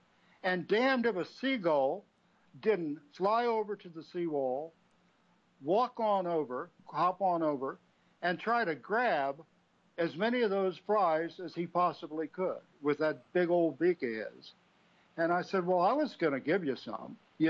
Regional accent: Virginia, United States; Of course, now we are talking about my home state, and there's still a fair number of stupid people in Virginia

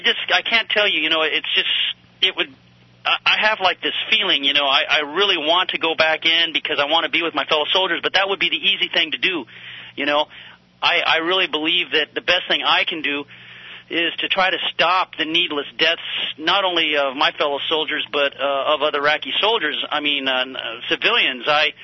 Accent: Phoenix, Arizona, United States; Yeah, I'm from the Phoenix area. I was born here in Phoenix

